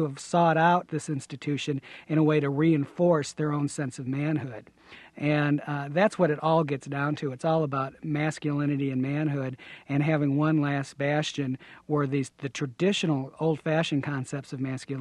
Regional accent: Aurora, Illinois, United States; Well, you know, I grew up in Aurora, Illinois, which was at that time extremely conservative part of the country.

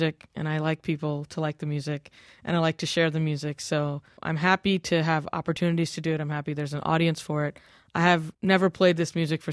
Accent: Westbury, New York, United States; Well, I grew up in New York City, in a suburb of New York, Westbury, Long Island, around the time, without revealing too much about my age, when hip hop was just coming to the fore.

